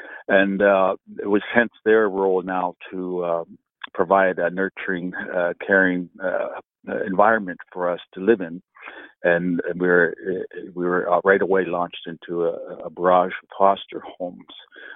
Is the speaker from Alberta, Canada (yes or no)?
no; Ontario, Canada; born there; The Saugeen First Nation in Ontario is where I was born in June of 1955.